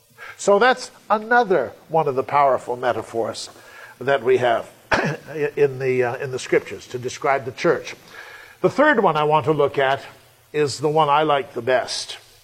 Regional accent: New England, United States; Now, I come from New England, and we have some wonderful stone fences up in our part of the world.

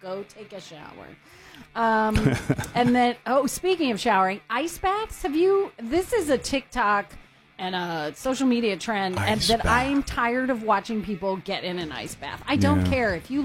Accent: Texas, United States; I was born and raised in Texas, and if I'm hot, I go inside.

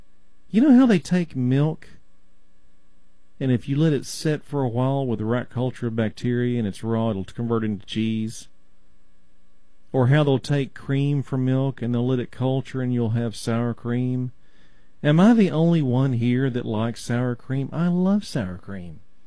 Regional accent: Texas, United States; I'm from Texas. I just say kefir.

